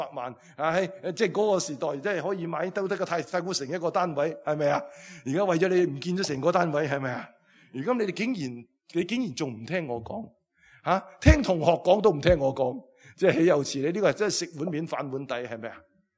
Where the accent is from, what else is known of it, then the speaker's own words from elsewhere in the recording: Southern District, Hong Kong; 我都在南区长大，我都在屋村长大